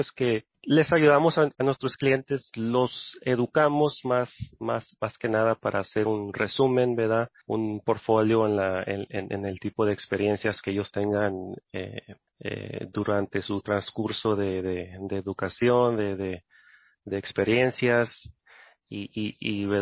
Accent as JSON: {"language": "Spanish", "region": "California", "country": "United States", "tie": "born or raised there", "also_born_or_lived": "San Diego", "said": "Yo nací en San Diego, California, pero me crié aquí en el centro de California. Tengo ya más de 30 años aquí en el Valle."}